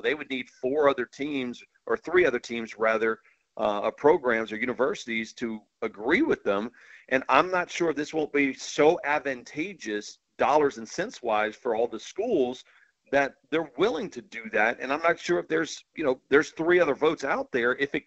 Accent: San Antonio, Texas, United States; I grew up in San Antonio and spent time in Kingwood. So I know the dynamics of Texas and A&M and just that state.

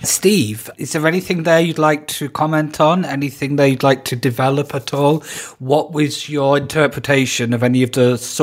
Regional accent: England, United Kingdom; As an Englishman, not as an American

